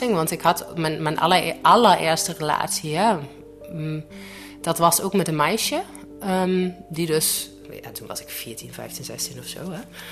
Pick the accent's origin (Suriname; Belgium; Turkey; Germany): Germany; Dutch is a second language; moved away as an adult; now in Netherlands; ik ben dus opgegroeid in Duitsland, dat hoor je.